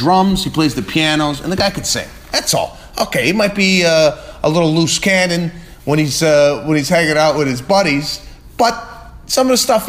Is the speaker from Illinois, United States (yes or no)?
yes; Chicago, Illinois, United States; It was in my hometown, Chicago. I had my family, my friends there.